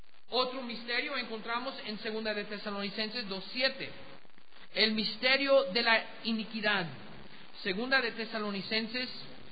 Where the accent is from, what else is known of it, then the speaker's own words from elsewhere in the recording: United States; Allá en mi país, mire, los de Hollywood, la gente muy liberal en los Estados Unidos